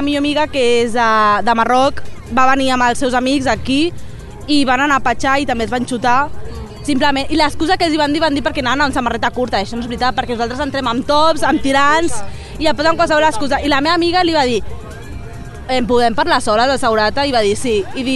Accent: India; sóc una persona d'origen negre, que sóc de la Índia

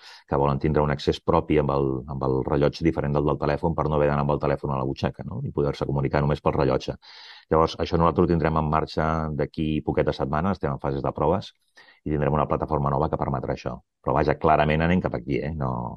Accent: Catalonia, Spain; I com a catalans no ens hauríem de deixar perdre aquesta oportunitat.

